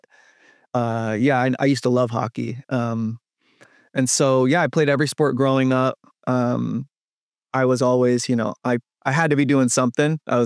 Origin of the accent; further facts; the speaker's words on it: California, United States; I'm from California. I lived in LA, San Diego, Sacramento. I've been in San Diego half my life.